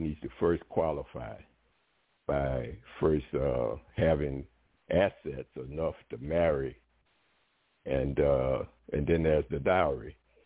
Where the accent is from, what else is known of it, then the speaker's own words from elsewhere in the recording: New Orleans, Louisiana, United States; Yeah, and look, I'm from New Orleans, right? And you don't beat up women.